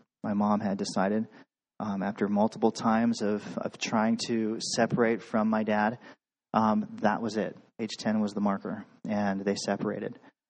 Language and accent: English; Anchorage, Alaska, United States; born there; So I was born in Anchorage, and I was born into a family